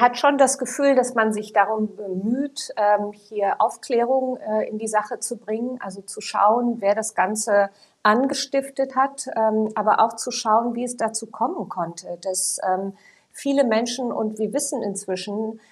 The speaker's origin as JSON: {"language": "German", "country": "United States", "tie": "born or raised there", "second_language": "German", "said": "Ja, also es stimmt, ich bin in Amerika aufgewachsen. Ich habe überhaupt erst mit 10 Jahren richtig Deutsch gelernt"}